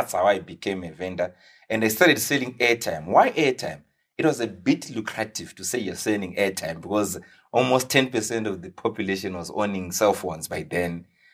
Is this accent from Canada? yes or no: no; Watsomba, Manicaland, Zimbabwe; English is a second language; So I was born and bred in Watsomba.